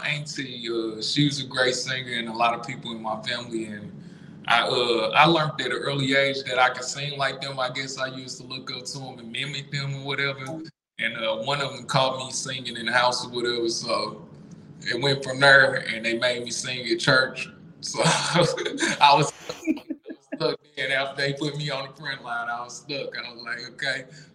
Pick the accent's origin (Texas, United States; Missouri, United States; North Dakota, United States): Missouri, United States; St. Louis; I'm from St. Louis, Missouri